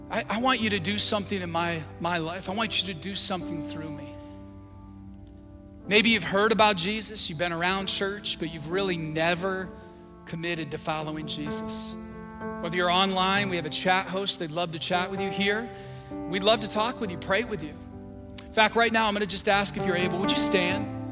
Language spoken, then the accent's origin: English; Michigan, United States; now in Florida, United States; I was from Michigan. This happened in northern Michigan.